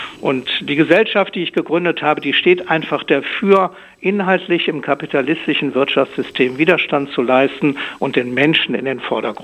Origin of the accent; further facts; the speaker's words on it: Düsseldorf, North Rhine-Westphalia, Germany; Also ich bin in Düsseldorf groß geworden.